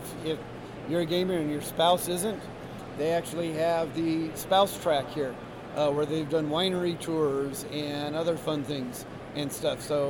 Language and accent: English; Dayton, Ohio, United States; Being from Dayton, this just feels like this is my hometown convention.